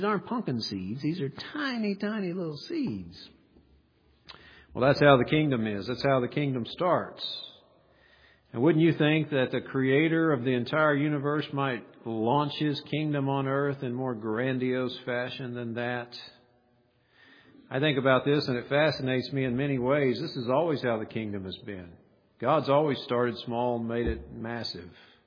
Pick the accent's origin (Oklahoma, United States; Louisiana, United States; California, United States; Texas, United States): Oklahoma, United States; I'm from Oklahoma. Everybody jokes on Oklahomas.